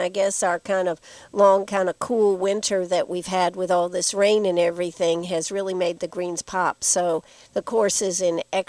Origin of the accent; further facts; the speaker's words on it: Maine, United States; I am from Maine originally.